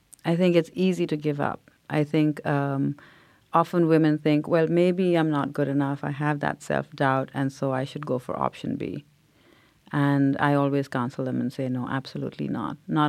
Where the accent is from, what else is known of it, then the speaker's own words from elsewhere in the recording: India; growing up in India, I was always told, be very quiet.